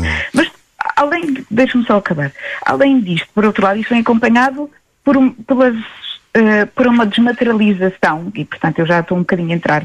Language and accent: Portuguese; Portugal; nós pagamos impostos, somos portugueses e temos muitas, muitas dificuldades